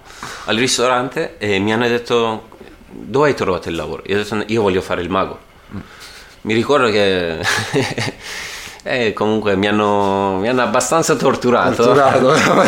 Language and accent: Italian; Iran; Italian is a second language; now in Italy; In Iran fare le magie è un peccato.